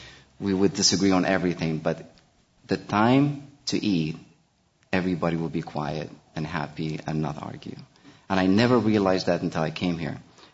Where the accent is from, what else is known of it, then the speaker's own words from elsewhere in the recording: Morocco; now in United States; I came in from Morocco. I had no idea I was going to cook. I never cooked in Morocco. As a matter of fact, if I had told my family that I was going to come to the States to cook, I would have never left.